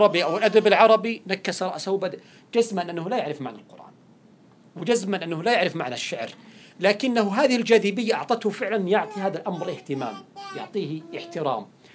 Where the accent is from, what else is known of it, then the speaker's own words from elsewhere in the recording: Saudi Arabia; عندنا في السعودية ما يسمى بمدارس القرآن في المساجد